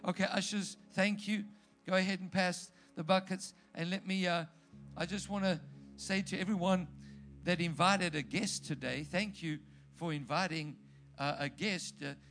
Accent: South Africa; the pharmacist, recognized my accent. She said, where are you from? I said, South Africa.

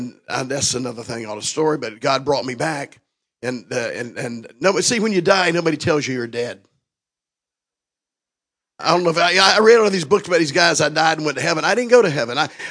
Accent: Florida, United States; Of course, we're from Florida. It was 78 degrees when we left yesterday.

